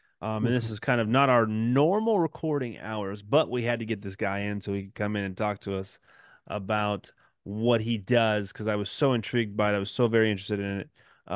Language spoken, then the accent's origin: English; California, United States; Okay, so I'm from Cali.